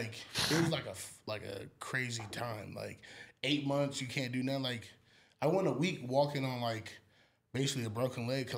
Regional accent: Long Beach, California, United States; I'm from Long Beach.

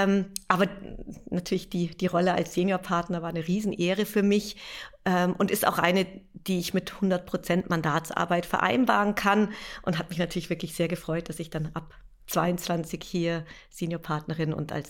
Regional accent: Munich, Bavaria, Germany; Ich bin ja ursprünglich aus München

